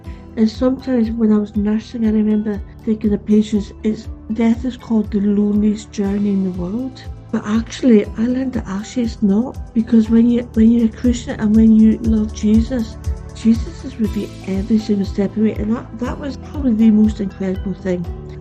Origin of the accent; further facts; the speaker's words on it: Stonehaven, Scotland, United Kingdom; I'm from Stonehaven, south of Aberdeen.